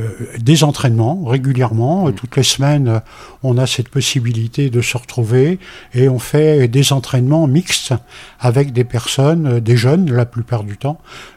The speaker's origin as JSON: {"language": "French", "town": "Angers", "region": "Pays de la Loire", "country": "France", "said": "Je suis originaire du Maine-et-Loire et de la ville d'Angers."}